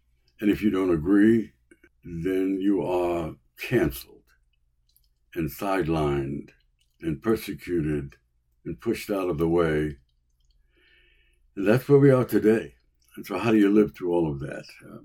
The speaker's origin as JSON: {"language": "English", "town": "New York City", "region": "New York", "country": "United States", "tie": "born or raised there", "said": "And I grew up in New York City, which was not the best place to grow up."}